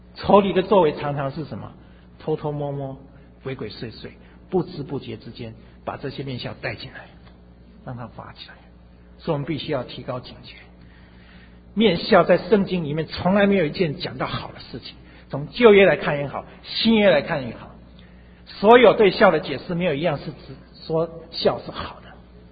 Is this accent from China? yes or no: yes; China; 我们中国人过年新年以前要什么年终大扫除是吧